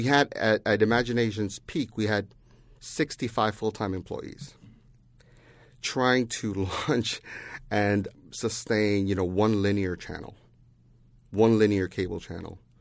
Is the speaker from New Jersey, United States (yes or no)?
no; Queens, New York, United States; I grew up in Queens, New York, and it was when I was growing up as a Korean American